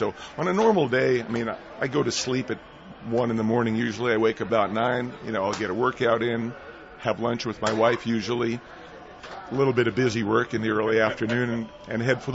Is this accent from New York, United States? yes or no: yes; New York, United States; I had played baseball until college and listened to a million games growing up in New York.